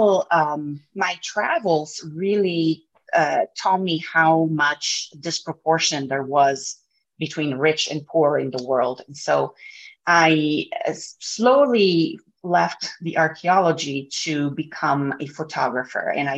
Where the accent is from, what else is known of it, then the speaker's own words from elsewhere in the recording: Italy; moved away as an adult; So growing up, I grew up in Italy, and I left my country when I was about 20 years old